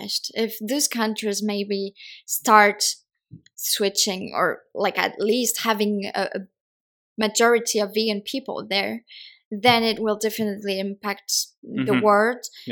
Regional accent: France; because I come from France, but I was happy for my country

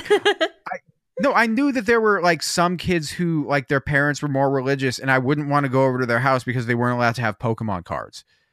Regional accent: Portland, Oregon, United States; I was raised in Portland, Oregon.

